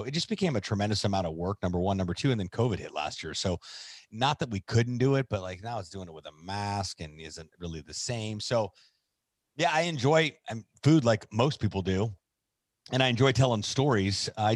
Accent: Miami, Florida, United States; also born or lived in Indiana / Orlando; So I was born in Indiana, grew up until the beginning of middle school in Central Florida, in the Orlando area. And then my sister went to the University of Miami, and we followed her down here to Miami, and I've been here ever since.

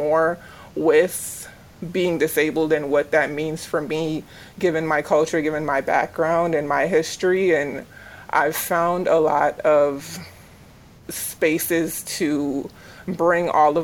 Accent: Jamaica; born there; moved away; So I was born in Jamaica. I immigrated here when I was younger.

